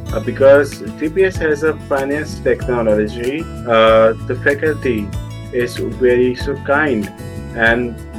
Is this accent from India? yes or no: yes; New Delhi, Delhi, India; I'm from New Delhi, India.